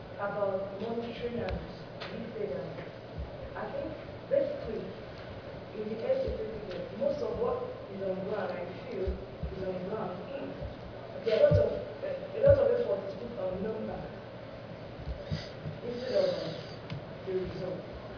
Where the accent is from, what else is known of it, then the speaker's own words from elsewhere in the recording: Nigeria; I'm from Nigeria.